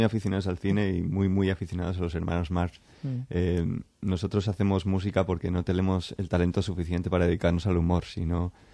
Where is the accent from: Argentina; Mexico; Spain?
Spain; Aranjuez, Community of Madrid; que somos de Aranjuez